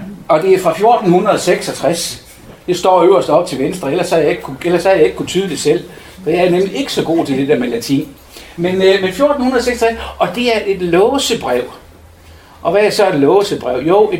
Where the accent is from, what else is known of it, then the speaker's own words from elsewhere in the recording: North Denmark Region, Denmark; jeg er fra Nørrejylland, specielt fra Vendsyssel